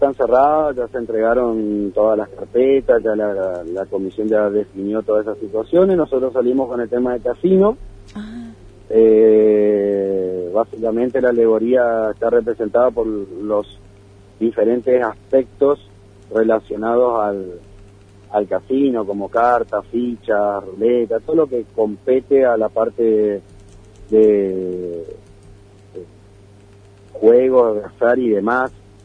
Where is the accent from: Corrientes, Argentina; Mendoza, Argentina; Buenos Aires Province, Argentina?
Corrientes, Argentina; Sí, en realidad nosotros, particularmente en mi caso, nosotros somos de Corrientes, así que sí, ya nacimos perteneciendo a una comparsa y ya llevamos, se puede decir, en la sangre y en el ADN esto.